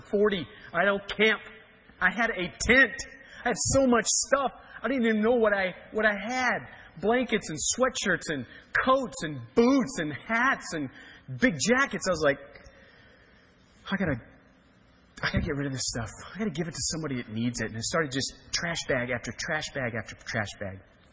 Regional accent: Kansas, United States; born there; So I was born in Kansas, but I moved here as fast as I could.

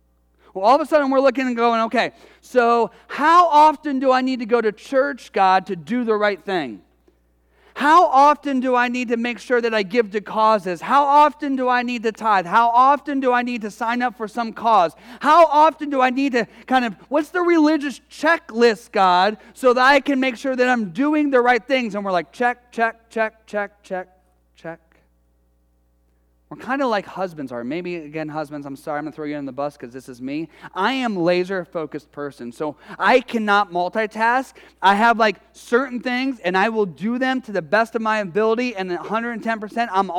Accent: Detroit, Michigan, United States; Maybe it's because we're from Detroit, but they know how to hustle.

